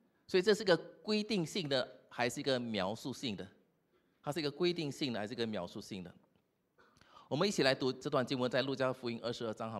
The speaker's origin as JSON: {"language": "Chinese", "country": "Singapore", "said": "新加坡人最擅长做计划，我们做管理做计划，这是我们很擅长的。"}